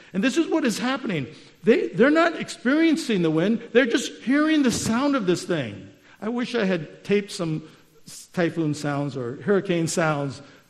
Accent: Okinawa, Japan; I grew up in Okinawa, and Okinawa has typhoons.

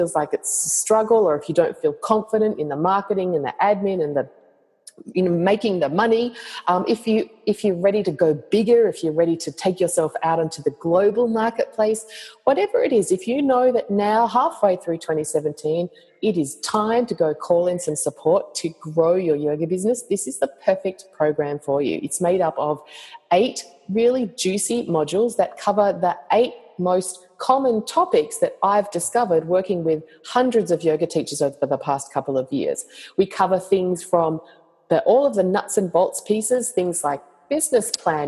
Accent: Australia; accent: Australian; Help translate my Australian accent.

